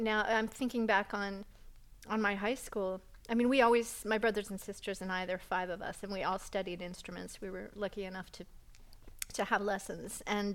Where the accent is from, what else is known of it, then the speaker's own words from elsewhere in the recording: New England, United States; And so I think for me, maybe growing up in New England was part of that too, because we would get a lot of programming on television, a lot of English programs